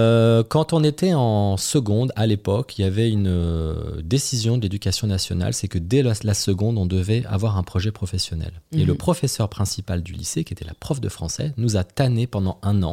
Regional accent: Île-de-France, France; born there; je suis né en 1979, en Essonne, d'une maman mère au foyer et d'un papa pompier.

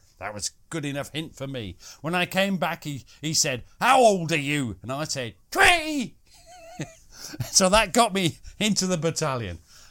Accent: Chesterfield, East Midlands, United Kingdom; I'm from Chesterfield. This is near now.

